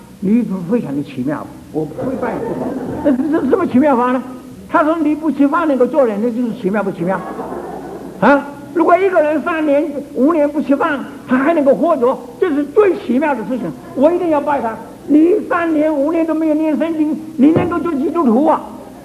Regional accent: Fuzhou, Fujian, China; 我如果讲我这个福州，我是福州人的

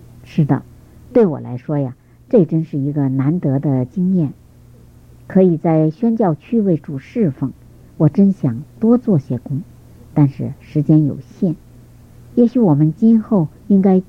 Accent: Xiamen, Fujian, China; born there; moved away; 我出生在福建厦门的鼓浪屿， … 他是中华基督教会牧师，母亲做中学教师，我们兄弟姐妹一共7个，我是长子。

